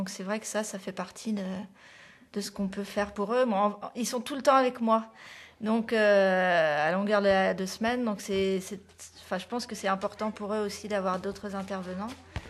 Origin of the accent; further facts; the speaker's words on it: Lorient, Brittany, France; je suis originaire de Lorient, donc pas très très loin, je suis quand même... du bord de la mer.